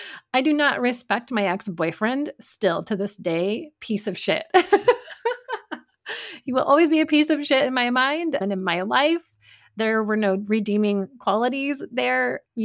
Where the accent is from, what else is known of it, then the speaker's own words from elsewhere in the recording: Midwest, United States; But I grew up in the Midwest, in the Bible Belt.